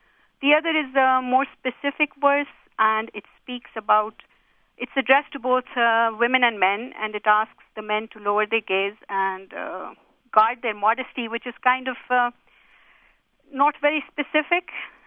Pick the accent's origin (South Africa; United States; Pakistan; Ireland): Pakistan; Well, I'm from Pakistan, and I've seen them in Pakistan.